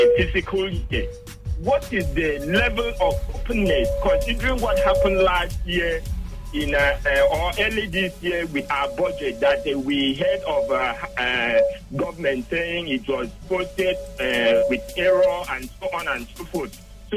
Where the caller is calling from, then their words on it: Uyo, Akwa Ibom, Nigeria; I'm calling from Uyo.